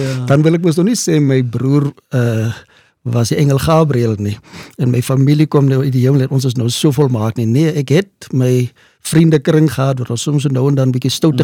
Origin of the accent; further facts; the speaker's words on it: Keetmanshoop, Karas Region, Namibia; also born or lived in Rehoboth; Ek is gebore in Rehoboth, maar toe gaan my ouers na Keetmans